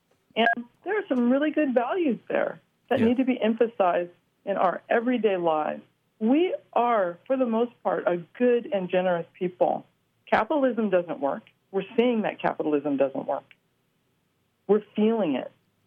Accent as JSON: {"language": "English", "town": "San Francisco", "region": "California", "country": "United States", "said": "And I'm from San Francisco, so, you know, I'm already there."}